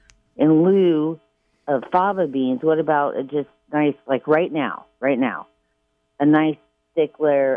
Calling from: Oregon, United States; I'm calling from Southern Oregon Coast.

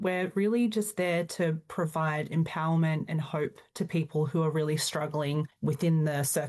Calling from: New South Wales, Australia; Yeah, I'm talking from Darkanyang country on the Central Coast in New South Wales.

